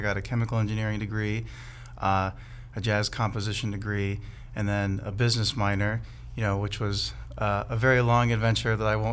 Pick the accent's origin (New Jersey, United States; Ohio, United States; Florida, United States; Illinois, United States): Ohio, United States; Centerville; Home for me is Centerville, Ohio, which is just like 20 minutes south of Dayton. So Dayton area, Dayton suburb.